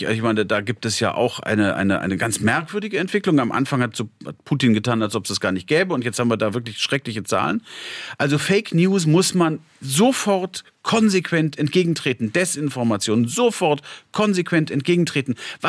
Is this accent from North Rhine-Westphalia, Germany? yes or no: yes; North Rhine-Westphalia, Germany; Also ich bin ja aus Nordrhein-Westfalen.